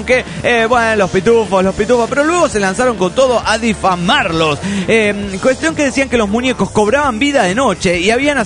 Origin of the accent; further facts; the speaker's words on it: Venezuela; a mediados de los 80, los pitufos eran una sensación en mi país, Venezuela.